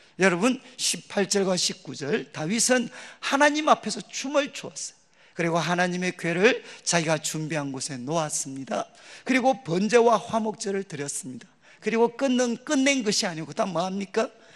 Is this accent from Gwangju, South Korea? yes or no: no; Daegu, South Korea; 저는 고향이 대구고 그리고 이제 서울에서 대구 내려올 때